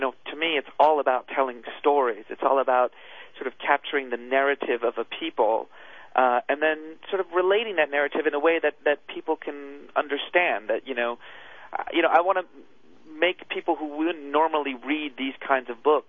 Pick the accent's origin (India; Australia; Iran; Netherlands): Iran; now in United States; even growing up in Iran, as I talk about in the book, you know, I knew so much about what America meant and what it was.